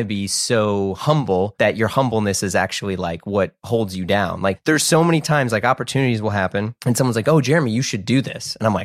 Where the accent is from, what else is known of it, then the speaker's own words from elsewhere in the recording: United States; I grew up in a neighborhood like this and this and this, but like still I grew up in the United States.